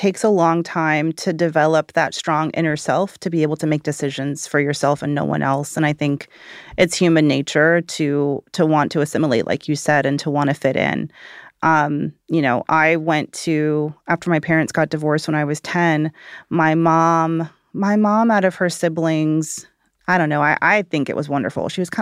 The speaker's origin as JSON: {"language": "English", "region": "Georgia", "country": "United States", "said": "I'm from Georgia, so they were a big deal, you know, and you would go into Bath and Body Works or go into, Belk."}